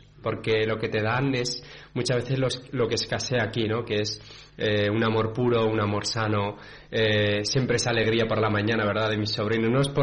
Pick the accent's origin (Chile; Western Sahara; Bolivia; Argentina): Western Sahara; hablando un poco del pueblo saharaui, de mi pueblo